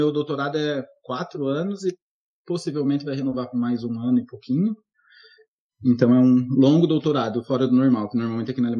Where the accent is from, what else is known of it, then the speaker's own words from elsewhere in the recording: São Paulo, Brazil; Mas eu sou do interior de São Paulo.